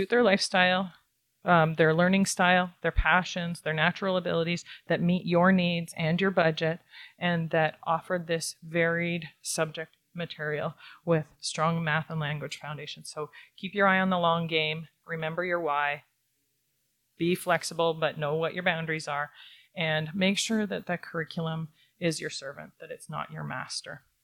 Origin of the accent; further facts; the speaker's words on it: Ontario, Canada; I'm from Ontario, been homeschooling in Ontario for 21 years.